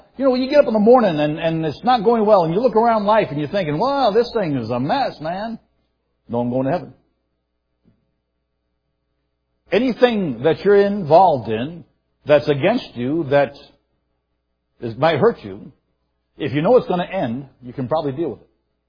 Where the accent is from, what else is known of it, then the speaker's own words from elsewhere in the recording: New York, United States; I grew up in New York State, and as far as I know, in 20 years, I never heard a gospel presentation.